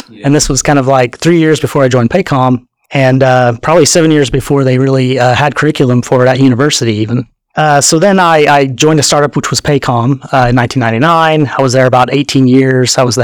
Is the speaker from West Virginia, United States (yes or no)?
no; Tuttle, Oklahoma, United States; Well, I grew up in Tuttle. My parents moved here in 1979.